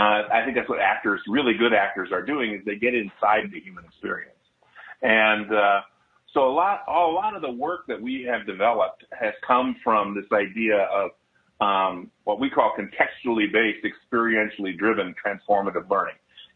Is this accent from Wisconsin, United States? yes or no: yes; Wisconsin, United States; No, I grew up in Wisconsin, and in the 60s and 70s.